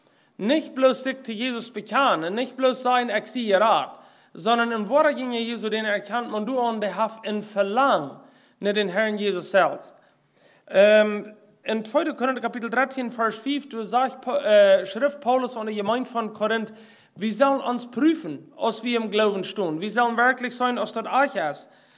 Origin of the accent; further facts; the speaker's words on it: Mexico; Bei uns in Mexiko ist es so, dass wir können im Vorjahr einmal in Stadt nicht kommen können